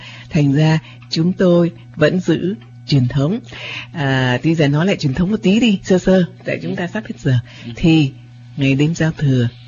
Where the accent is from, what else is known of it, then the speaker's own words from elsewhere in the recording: Northern Vietnam, Vietnam; Gia đình của tôi là người Bắc, thành ra cũng có những cái món của người Bắc.